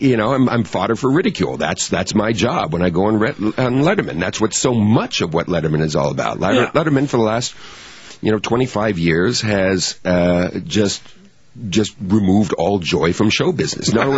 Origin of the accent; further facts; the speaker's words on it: California, United States; growing up in Southern California in a suburban community that was not the most exciting place to be as a kid.